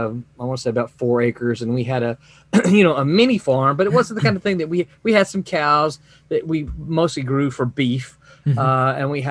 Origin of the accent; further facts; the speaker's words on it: Mississippi, United States; also born or lived in Memphis, Tennessee; Well, I was born in Memphis, Tennessee, but I grew up in Mississippi. My parents are both from a little farming community in Arkansas. I come from a family of farmers.